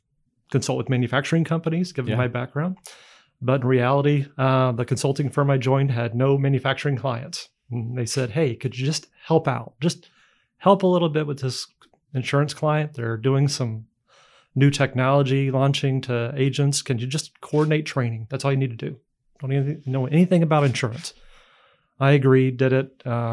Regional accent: Indiana, United States; moved away; I'm from Indiana originally. We left 15 years ago to work elsewhere, and lucky enough to come back.

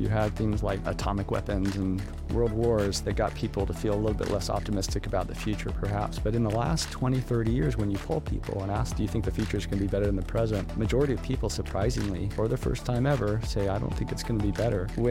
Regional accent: California, United States; now in Indiana, United States; Yeah, so I'm originally from California, and my family back in the mid-1800s left Missouri, went to California, Central Valley, started farming, but way back before that, farming all the way.

